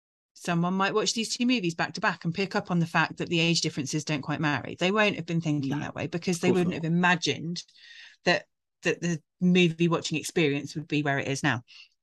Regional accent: United Kingdom; Well, the difference is we're British and, like, drinking is like a national sport.

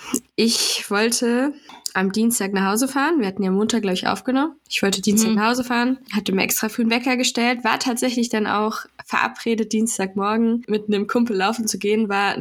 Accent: Eschwege, Hesse, Germany; der Kreis, der im Moment Spitzenreiter in 7-Tage-Inzidenz in Deutschland ist, das ist der, wo ich herkomme.

